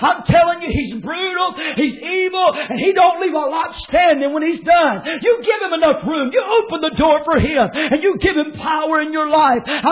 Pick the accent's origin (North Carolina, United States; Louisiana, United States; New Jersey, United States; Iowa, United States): North Carolina, United States; Edenton; You know, I come from Edenton, North Carolina, where there's one alley, you know, between buildings there.